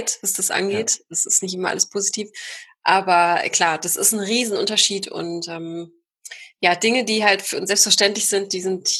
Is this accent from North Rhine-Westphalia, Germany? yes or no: yes; North Rhine-Westphalia, Germany; Ich komme ja eigentlich aus NRW